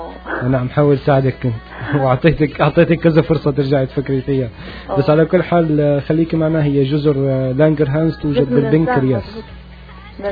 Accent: Homs, Homs Governorate, Syria; بس أنا من حمص

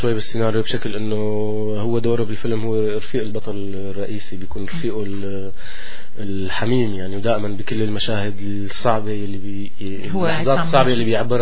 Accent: Syria; now in Montreal, Canada; طفولتي كانت بسوريا

